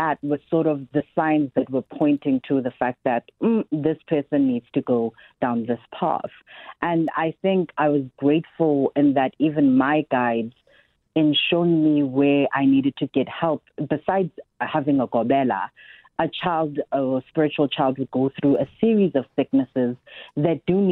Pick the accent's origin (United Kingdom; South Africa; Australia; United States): South Africa; Cape Town, Western Cape; So I was raised in Cape Town in Kokoletu in a very matriarchal home. So I used to live with my mother, her sisters, and my grandmother. You know, the quintessential black family